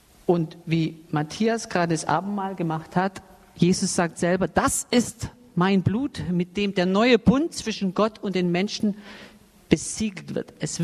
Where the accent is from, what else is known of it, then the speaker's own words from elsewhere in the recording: Baden-Württemberg, Germany; Ich habe mich ja an meine Heimat erinnert. Ich bin ja Schwabe, da sagt man einfach nur Guts Neues.